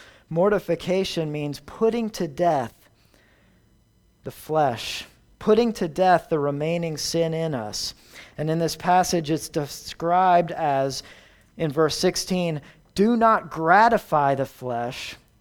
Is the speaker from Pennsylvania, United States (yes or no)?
yes; Philadelphia, Pennsylvania, United States; I grew up outside Philadelphia. And one thing people did out there was went tubing down the Delaware River.